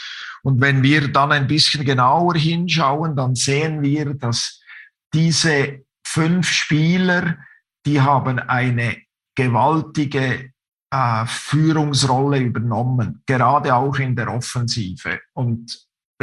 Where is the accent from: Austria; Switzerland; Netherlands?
Switzerland; Bern; accent: Bernese; wenn du meinen Berner Dialekt verstehst, dann hat das unter anderem den Grund, dass die Berner in der Schweiz als ausgesprochene Langsamsprecher gelten.